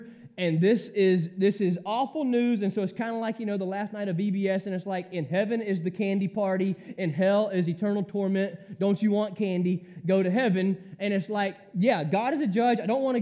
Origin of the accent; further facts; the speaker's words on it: Georgia, United States; I grew up in the Bible Belt down in southern Georgia. Good, hardcore, great, fundamental conservatism.